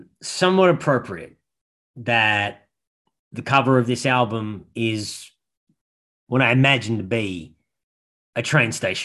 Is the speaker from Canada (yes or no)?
no; Australia; It's what I imagine Southern to be anyway, as much as I can being an Australian.